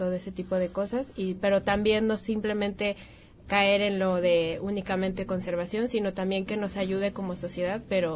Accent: León, Guanajuato, Mexico; yo vengo de León, vengo de una ciudad pues ya un poco grande, y vengo muy alejada de todo el ámbito del campo, lo natural.

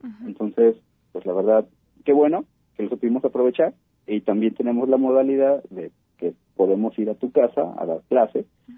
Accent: Autlán, Jalisco, Mexico; son puras personas de Autlán, no hay así como que ahorita gente de aquí de Guadalajara, somos puros autlenses

